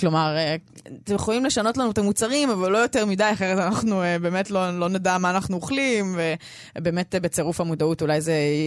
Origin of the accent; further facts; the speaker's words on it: Northern Israel, Israel; אני מהצפון במקור, לא להפחיד אותי עם לנסוע צפונה.